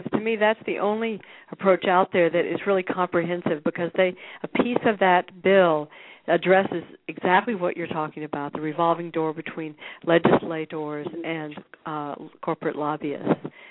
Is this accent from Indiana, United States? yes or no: no; Massachusetts, United States; I come from Massachusetts, and there it took 10 years.